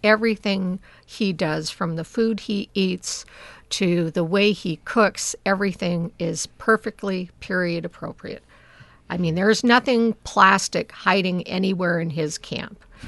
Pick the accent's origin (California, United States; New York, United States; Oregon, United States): Oregon, United States; Portland; because I grew up in Portland.